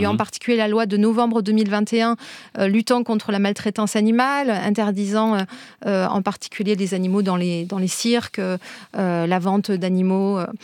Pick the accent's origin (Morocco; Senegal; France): France; Pyrenees; Entre les brebis que je voyais paître, moi je suis des Pyrénées